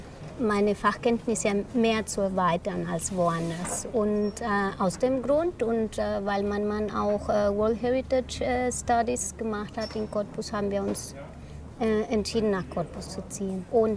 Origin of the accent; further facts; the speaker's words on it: Mexico City, Mexico; German is a second language; moved away as an adult; now in Germany; ich komme aus Mexico City und ich wohne seit 10 Jahren in Deutschland.